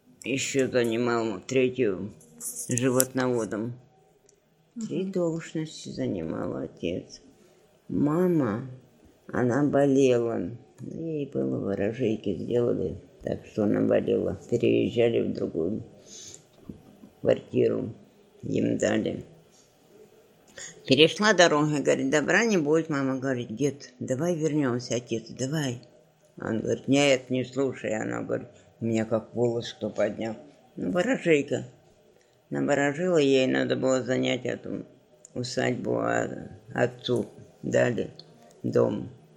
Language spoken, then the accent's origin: Russian; Altai Krai, Russia; moved away as an adult; now in Kemerovo, Russia; В Алтайском крае. 31 года. Там я родилась, там жила до 20 лет. В Алтайском крае работала. А 20 лет, в 21-м я уехала сюда, в Кемерово.